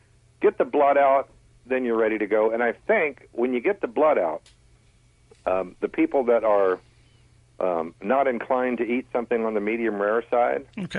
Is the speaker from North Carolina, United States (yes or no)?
no; Virginia, United States; Yeah, which normally explains everything to most people, but actually I was born and raised in Virginia. We had a place in Myrtle Beach for 35 years.